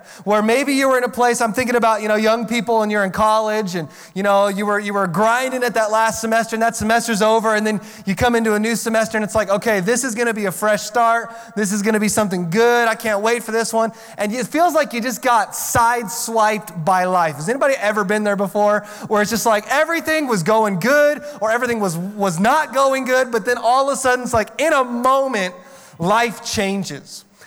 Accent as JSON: {"language": "English", "region": "Oregon", "country": "United States", "said": "So I come from Central Oregon."}